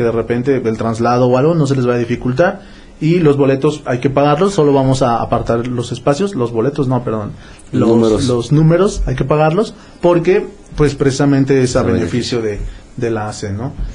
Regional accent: Tonalá, Jalisco, Mexico; porque somos compas, porque somos de Tonalá

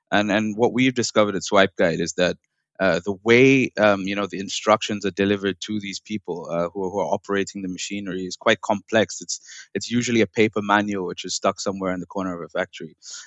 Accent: India; I'm originally from India, but I'm just known as

